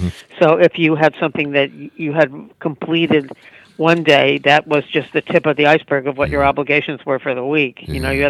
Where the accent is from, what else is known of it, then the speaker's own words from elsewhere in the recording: New York, United States; born there; now in California, United States; No. I was born in New York, weirdly, and then I lived in New York for a part of the 80s, yeah. But I live in California and have since high school.